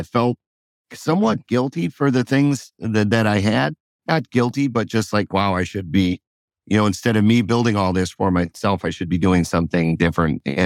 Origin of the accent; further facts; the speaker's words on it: Chicago, Illinois, United States; I grew up in Chicago. My family, my parents divorced, and we didn't have a lot there for a while, kind of scraping nickels.